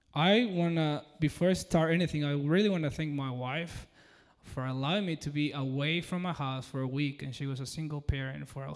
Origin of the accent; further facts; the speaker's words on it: Peru; I'm from Peru.